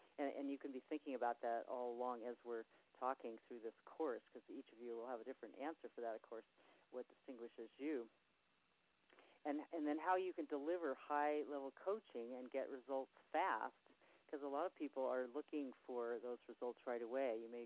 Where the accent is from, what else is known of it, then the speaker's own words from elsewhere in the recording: Santa Barbara, California, United States; actually I was down in the Santa Barbara area, my hometown, and I was driving.